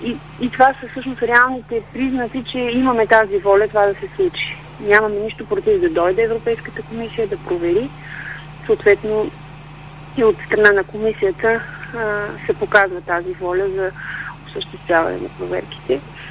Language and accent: Bulgarian; Stara Zagora, Stara Zagora Province, Bulgaria; аз също съм от Стара Загора, така че като Старозагорка съм горда